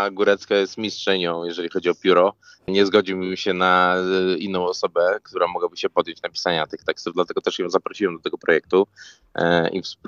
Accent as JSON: {"language": "Polish", "town": "Suwałki", "region": "Podlaskie Voivodeship", "country": "Poland", "said": "ja pochodzę z Suwałk, ale trzymaliśmy się po prostu w jednej paczce znajomych"}